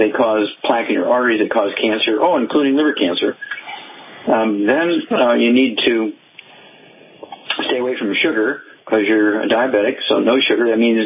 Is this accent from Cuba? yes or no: no; Missouri, United States; Let's start out in Missouri, my home state, where I grew up.